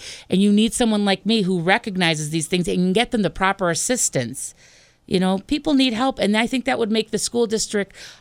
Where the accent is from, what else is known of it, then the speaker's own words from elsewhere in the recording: Pittsfield, Massachusetts, United States; I'm from Pittsfield. I was born and raised in Pittsfield. My father taught at Monument. My mother worked at St. Joe. I've lived here all my life